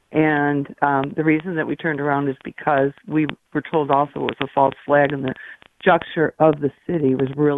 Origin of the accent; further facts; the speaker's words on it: New York, United States; but I'm from New York, and when we got here to Virginia, the people we found were kind of sleepy.